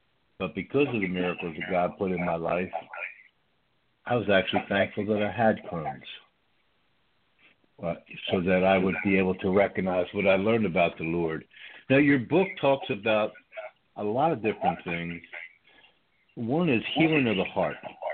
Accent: Norristown, Pennsylvania, United States; I grew up in a town right around the corner from you called Norristown, Pennsylvania.

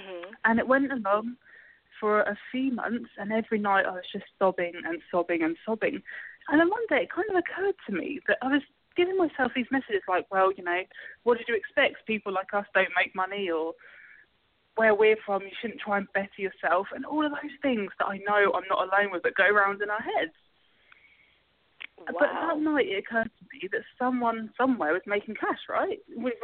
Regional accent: London, United Kingdom; I'm originally from London, but I grew up like a lot of people did. You know, the single parent, mixed race family

